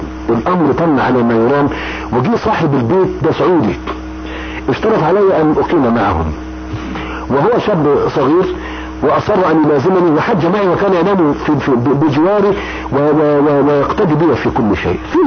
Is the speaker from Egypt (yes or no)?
yes; Egypt; موت الأميرة ديانة، الناس كانوا يولدون عندنا في مصر